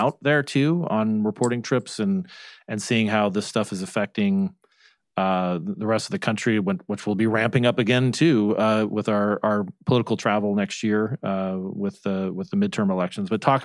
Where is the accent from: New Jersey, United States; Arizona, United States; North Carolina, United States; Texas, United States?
Arizona, United States; my state of my home state of Arizona